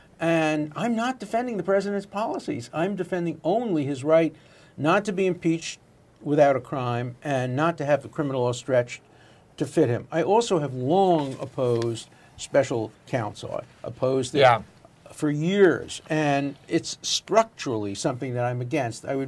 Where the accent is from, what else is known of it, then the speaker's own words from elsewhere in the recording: United States; But I'm an American. I'm an American first.